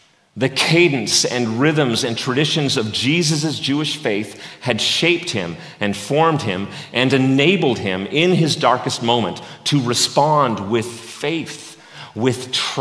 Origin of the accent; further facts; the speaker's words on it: Canada; As a Canadian socialist, this is what I do.